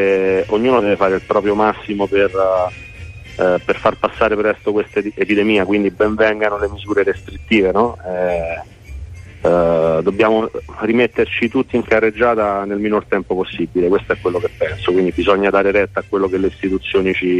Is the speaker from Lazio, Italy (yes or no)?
yes; Ostia, Lazio, Italy; born there; in realtà sono adottato perché io sono nato ad Ostia, però mi piace diciamo pensare che il litorale sia unico, no?